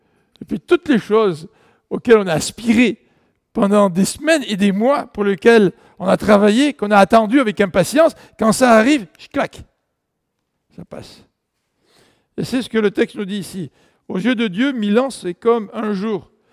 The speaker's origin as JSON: {"language": "French", "country": "France", "said": "On appelle ça chez nous en France faire du bachotage."}